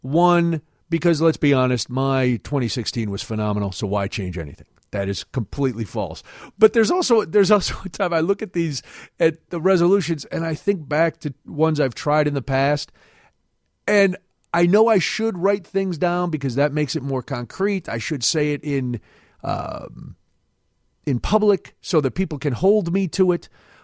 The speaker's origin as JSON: {"language": "English", "country": "Ireland", "said": "I am Irish"}